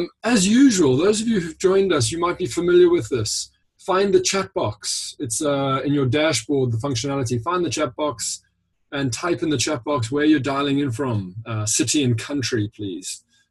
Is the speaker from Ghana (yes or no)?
no; Durban, KwaZulu-Natal, South Africa; Yeah, South Africa. Hi, Jed. I'm from Durban.